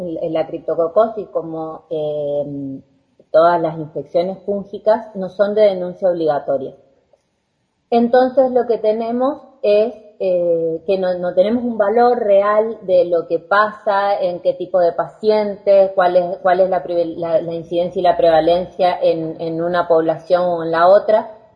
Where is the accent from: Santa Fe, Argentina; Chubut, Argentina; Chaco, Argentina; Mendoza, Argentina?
Chaco, Argentina; Resistencia; yo soy de Resistencia al Chaco